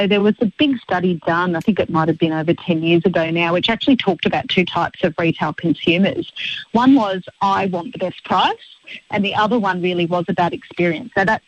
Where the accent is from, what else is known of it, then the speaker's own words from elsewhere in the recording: Geelong, Victoria, Australia; I was that kid from Geelong who would get the train up to go shopping in Melbourne.